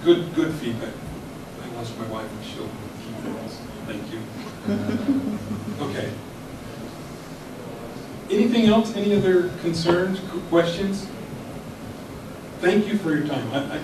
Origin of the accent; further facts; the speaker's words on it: Roosevelt, United States; I am, personally, born and raised in Roosevelt. This is like home for me. And I grew up hunting the area here